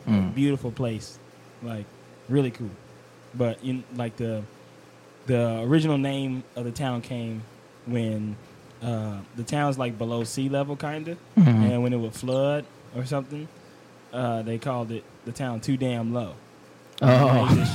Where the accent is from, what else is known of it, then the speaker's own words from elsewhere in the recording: Mississippi, United States; We know Steve Dez is from Puerto Rico. Puerto Rico. I am from Mississippi.